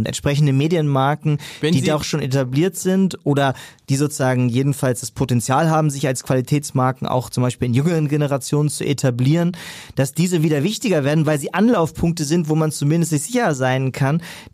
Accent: Ratzeburg, Schleswig-Holstein, Germany; ich komme ursprünglich aus Ratzeburg, von daher, also wir sind hier im Norden.

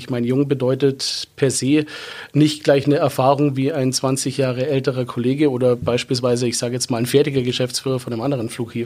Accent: Bavaria, Germany; Es ist bei mir auch heimatnäher, muss ich dazu sagen. Ich komme aus dem Landkreis Landsberg, angrenzender Landkreis hier.

